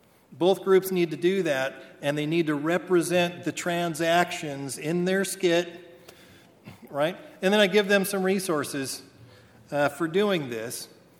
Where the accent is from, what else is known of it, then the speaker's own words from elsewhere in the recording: Idaho, United States; And I'm from Idaho. We have a lot of grain elevators out.